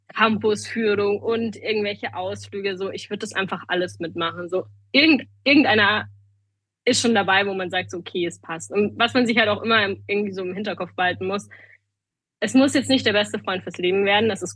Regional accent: Munich, Bavaria, Germany; ich bin nie wirklich von daheim weg gewesen. Also ich meine, ich bin in München geboren, München aufgewachsen. Ich habe mich hier aus meiner Heimat nicht rausbegeben, groß.

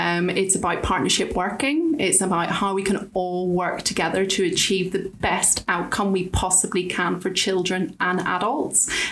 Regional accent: Northern Ireland, United Kingdom; moved away as an adult; You had 18 weeks training and I moved from Northern Ireland.

